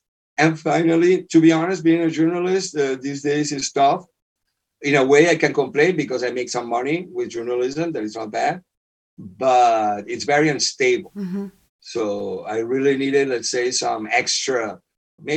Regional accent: Barcelona, Catalonia, Spain; English is a second language; moved away as an adult; now in Madrid, Spain; Well, I think that I am from Barcelona. I've been living here 20 years.

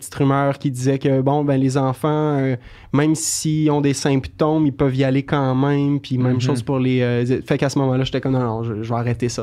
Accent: Quebec, Canada; Mais tu sais, j'ai grandi en Beauce, puis en arrière de chez mes parents, c'est un grand terrain, ensuite une clôture, puis un champ dans des vallées avec des chevaux.

